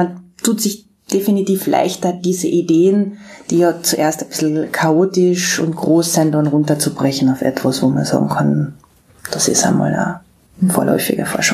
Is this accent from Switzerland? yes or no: no; Austria; als Österreicherin ist es relativ schwierig, dann einfach an einer deutschen Uni, also einen Doktorvater in Deutschland zu finden.